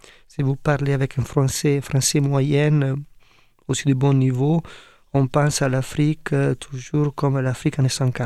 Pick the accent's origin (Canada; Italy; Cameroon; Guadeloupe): Italy; Tuscany; c'est pas loin de chez moi, en Toscane.